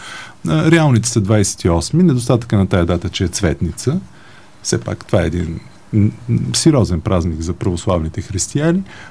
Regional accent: Varna, Varna Province, Bulgaria; Така както аз, понеже съм от Варна, морето

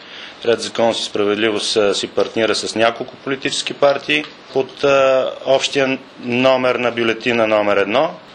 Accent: Veliko Tarnovo, Veliko Tarnovo Province, Bulgaria; born there; Аз самия съм роден в Велико Търново на 29 юли 1965 година.

